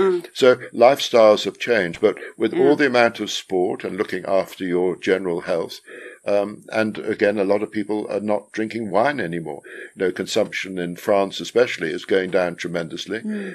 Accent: England, United Kingdom; growing up in England after the Second World War, which is tough.

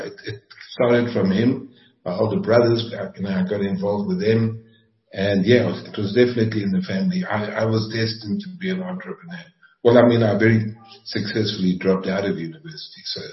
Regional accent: Vanderbijlpark, Gauteng, South Africa; born there; So I was born in Vanderbijl Park, very briefly, I'll give you some of that history.

